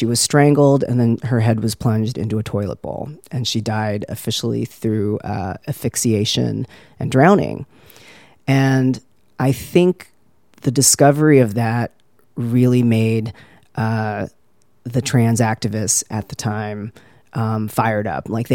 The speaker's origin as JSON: {"language": "English", "country": "United States", "tie": "born or raised there", "said": "I'm queer and Filipino-American, born and raised in the United States, as you mentioned."}